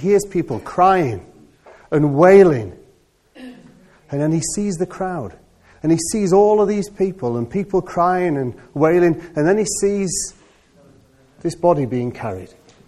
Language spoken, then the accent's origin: English; United Kingdom; But you wanted to hold it together because we're British.